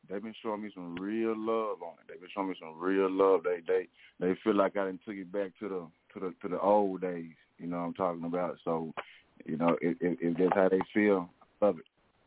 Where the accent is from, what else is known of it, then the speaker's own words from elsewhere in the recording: Memphis, Tennessee, United States; I grew up in South Memphis, you know, one of the gutterest parts in Memphis, even though Memphis got a lot of gutter parts, but I'm from South Memphis, Riverside.